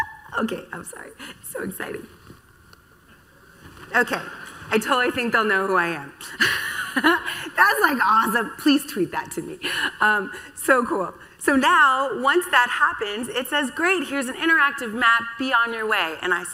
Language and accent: English; Manhattan, New York, United States; And I'm from Manhattan. I was born there, right?